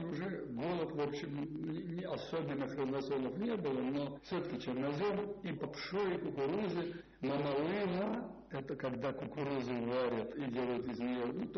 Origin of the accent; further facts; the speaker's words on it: Moscow, Russia; А я москвич, я приехал уже